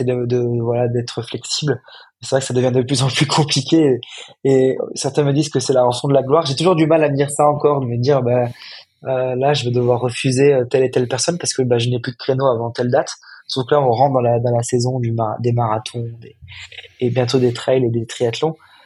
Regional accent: Lyon, Auvergne-Rhône-Alpes, France; je suis lyonnais, je suis originaire de Lyon

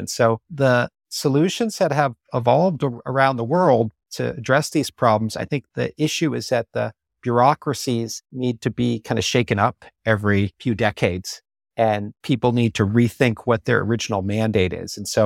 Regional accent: New York, United States; Well, I was born and raised in New York, and so I know what it's like to live there.

